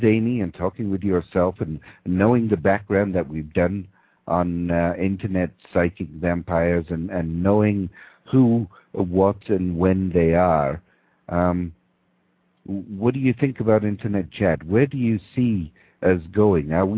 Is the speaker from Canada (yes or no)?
yes; Canada; as a Canadian conservative, non-political, but Canadian conservative